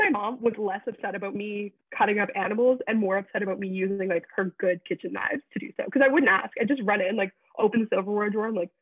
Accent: New Brunswick, Canada; I'm from the Bay of Fundy, because the Bay of Fundy has the highest tides in the entire world. So that's pretty impressive. So I grew up around those, but I also like, I grew up in the middle of the province.

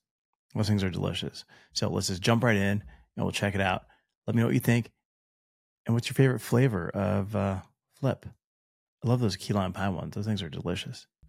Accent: Queens, New York, United States; Yeah, I grew up in Queens.

